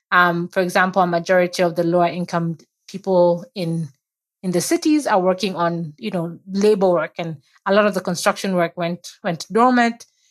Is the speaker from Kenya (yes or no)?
yes; Gisambai, Western, Kenya; now in Nairobi, Kenya; If I'm asked where am I from, I'll say I'm from Gisambai in Western Kenya. But I live and work in Nairobi.